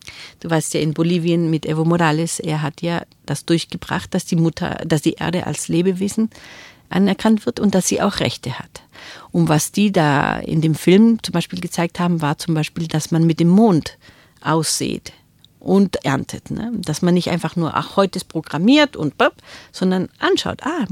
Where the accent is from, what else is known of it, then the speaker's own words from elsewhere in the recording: Peru; ich bin ja in einer Dorfgemeinschaft aufgewachsen in Peru. Ich weiß, wie sich das anfühlt. Und als ich nach Peru wieder zurückkam, nach 18 Jahren, in 2002